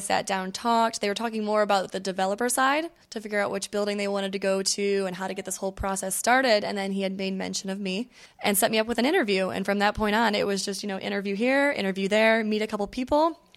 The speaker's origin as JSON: {"language": "English", "town": "Miami", "region": "Florida", "country": "United States", "said": "which obviously I'm from Miami, so I have a great sense of that style here."}